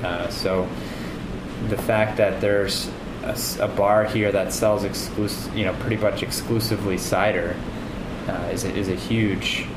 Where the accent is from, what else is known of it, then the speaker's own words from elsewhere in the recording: Kansas City, Missouri, United States; You know, again, I'm from Kansas City originally